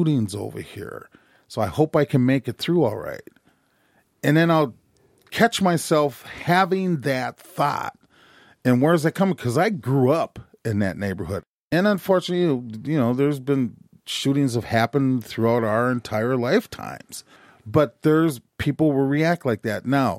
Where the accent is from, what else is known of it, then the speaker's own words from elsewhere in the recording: Minneapolis, Minnesota, United States; I grew up in North Minneapolis. I'm a product of North Minneapolis.